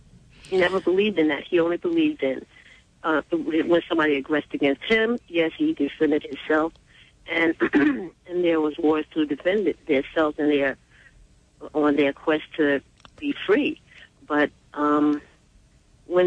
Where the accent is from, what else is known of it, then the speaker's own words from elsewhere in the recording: Westchester, New York, United States; I'm from Westchester.